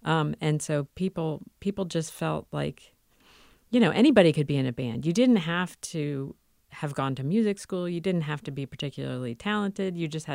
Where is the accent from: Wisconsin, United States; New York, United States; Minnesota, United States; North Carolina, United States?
North Carolina, United States; Goldsboro; also born or lived in Charlotte; I was born in Charlotte. I don't remember living there at all. My first memories are of moving to Goldsboro.